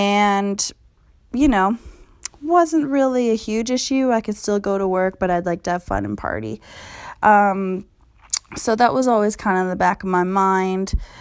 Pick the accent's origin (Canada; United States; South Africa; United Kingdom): Canada; West Coast; born there; But if we go back way down memory lane, I was born in Canada. For those of you who maybe are listening somewhere else, Canadian girl, what up, West Coast.